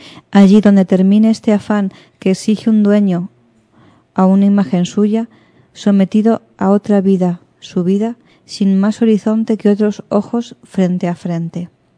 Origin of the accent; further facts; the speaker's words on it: Madrid, Community of Madrid, Spain; Yo soy de Aluche, estudié en Mariano José de Larra